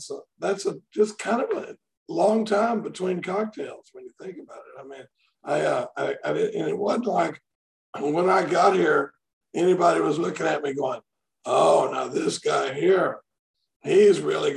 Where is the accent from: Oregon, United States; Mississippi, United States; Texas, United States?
Texas, United States; Dallas; now in Austin, United States; I live in Austin. I grew up in I grew up in Dallas. But I've been in Austin since I came down here and drank myself out of the University of Texas in 1977.